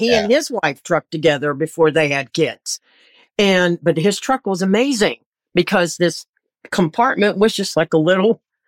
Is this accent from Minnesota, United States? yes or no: no; Oklahoma, United States; now in Pittsburgh, United States; I grew up in Oklahoma. So this part of the country, and I live in outside of Pittsburgh, I had never been further east than Arkansas.